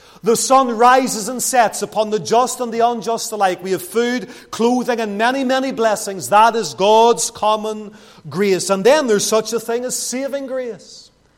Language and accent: English; Lisburn, Northern Ireland, United Kingdom; my hometown of Lisburn.